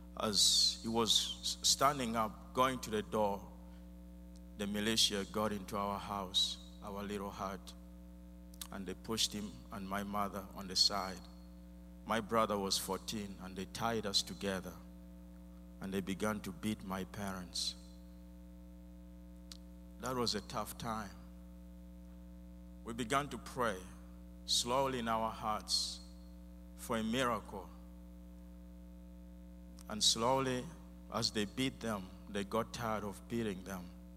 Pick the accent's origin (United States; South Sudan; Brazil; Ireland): South Sudan; Yei, Central Equatoria; I grew up in South Sudan. I was born in a village called Yei. By the time I was born, the country was just Sudan.